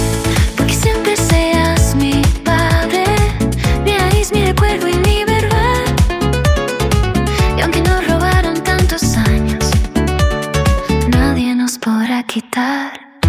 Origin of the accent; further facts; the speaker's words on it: Cuba; moved away; Me fui de Cuba hace 12 años, con mis sueños, a mi familia también. Comencé de nuevo lejos de mi tierra, aprendí otra vida, aprendí a crecer.